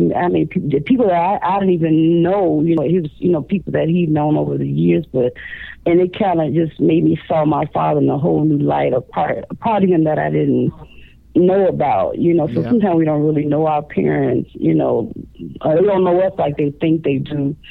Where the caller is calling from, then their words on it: Chicago, Illinois, United States; I'm calling from Chicago, Illinois.